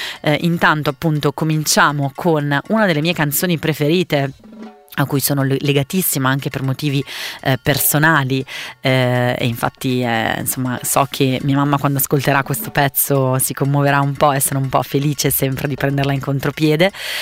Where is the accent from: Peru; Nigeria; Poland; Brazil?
Brazil; accent: Milanese; io sono brasiliana, perché a volte appunto qualcuno se lo dimentica, perché ho questo accento leggermente milanese